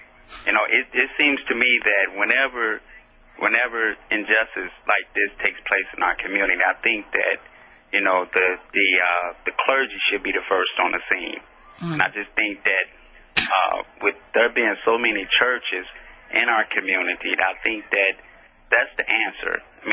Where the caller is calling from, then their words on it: New Orleans, Louisiana, United States; You know, I'm calling from New Orleans, and I'm calling about this latest shooting down here.